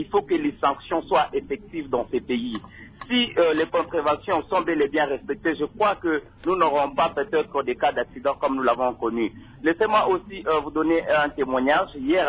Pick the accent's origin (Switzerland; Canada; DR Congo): DR Congo; Mbuji-Mayi, Kasaï-Oriental; c'est l'alcoolisme qui produit souvent des accidents ici chez nous en Bujimaï.